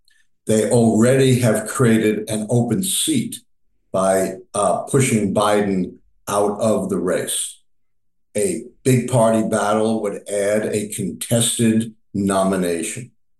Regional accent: Brooklyn, New York, United States; I have a big bridge in my hometown of Brooklyn that I'll sell to you.

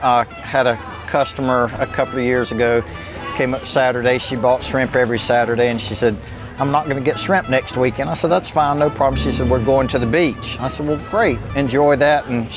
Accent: Vidalia, Georgia, United States; I'm from Vidalia. I go down and pick up on Friday and drive up. I sell in Macon, Lake Oconee, Dublin sometimes, and then here at the market in Atlanta.

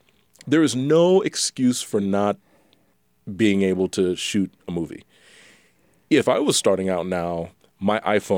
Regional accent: U.S. Virgin Islands; growing up in the Virgin Islands, that's what I was mostly familiar

